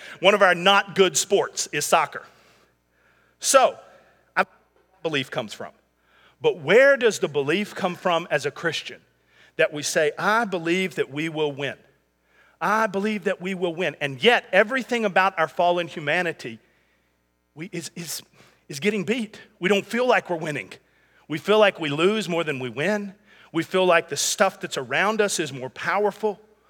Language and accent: English; United States; Primarily, because I'm an American, I like to root for the American team.